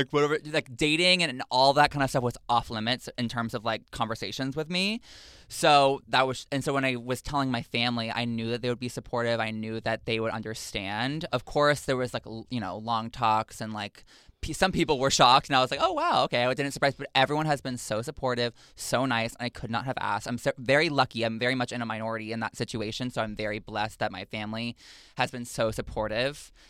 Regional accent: Texas, United States; Growing up in Texas, when people ask me what that's like

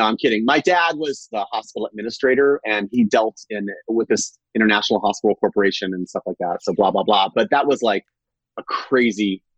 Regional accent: North Carolina, United States; born there; also born or lived in Virginia / Saudi Arabia / Florida; I was born in North Carolina, and then at 11 moved to Virginia, then at 12 moved to Saudi Arabia, then moved back 3 years later to Virginia, then went to high school in Florida

